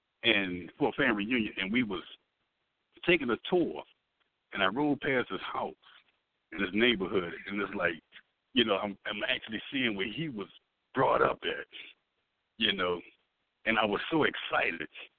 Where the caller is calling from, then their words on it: Baltimore, Maryland, United States; I'm calling from Baltimore.